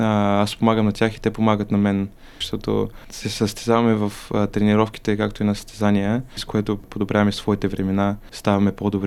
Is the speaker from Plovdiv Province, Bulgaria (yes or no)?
yes; Plovdiv, Plovdiv Province, Bulgaria; Ами да, от Пловдив съм.